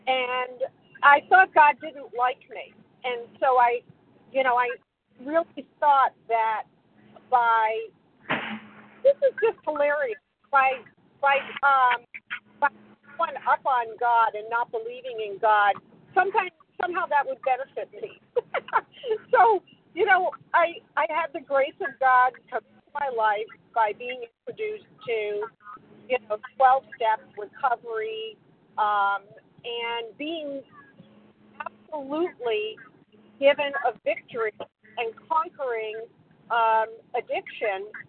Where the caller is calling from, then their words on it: New Hampshire, United States; New Hampshire.